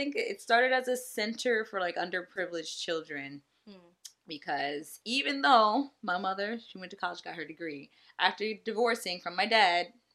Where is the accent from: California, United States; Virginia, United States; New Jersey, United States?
Virginia, United States; born there; So I was born in Southern Virginia. I'm a Southern girl, but not as Southern as other Southern girls, I've been told.